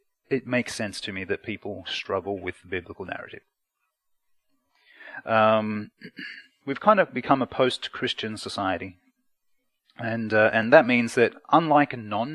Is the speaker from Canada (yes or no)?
no; Australia; now in United Kingdom; I am an Aussie missionary here in the UK.